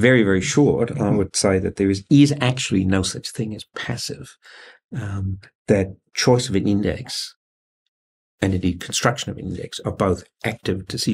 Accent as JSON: {"language": "English", "country": "Australia", "said": "I'm, as an Australian investor, I'm going to be looking for largely Australian government local currency bonds."}